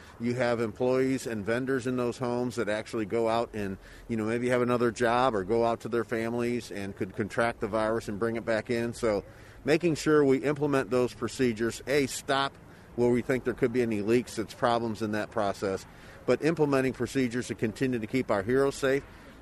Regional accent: St. Louis, Missouri, United States; You know, I'm from North St. Louis, and you never thought a kid would be here for a lieutenant governor's office.

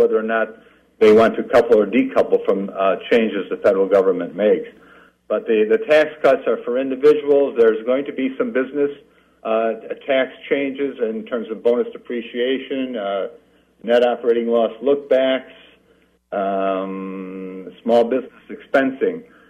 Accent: Illinois, United States; I'm from Illinois, so I'm from at least close by.

